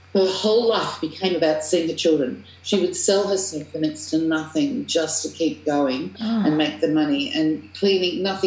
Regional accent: Australia; Being Australian, we tend to have quite good, strong voices, don't we?

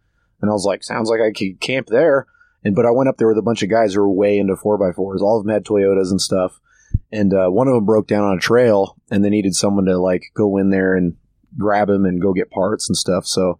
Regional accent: Washington, United States; born there; also born or lived in Berlin, Germany; I was born in Washington. We lived there for a couple months, and then we were stationed in Berlin, Germany, in 1986.

